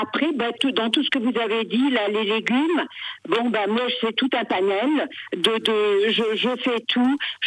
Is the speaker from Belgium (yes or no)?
no; Hauts-de-France, France; je suis adepte du gâteau au maroilles parce que je viens du Nord, en fait.